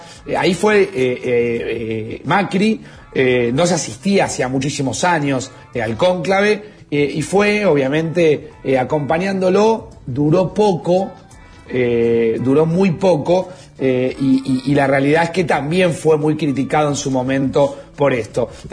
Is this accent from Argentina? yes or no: yes; Buenos Aires, Argentina; Claro, soy bien porteño, escúchenlo.